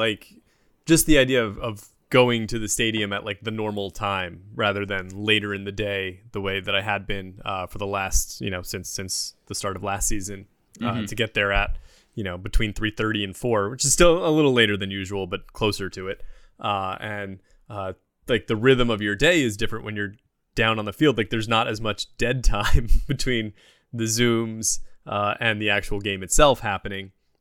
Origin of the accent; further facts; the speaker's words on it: New Jersey, United States; Like, you know, growing up in New Jersey, we had cicadas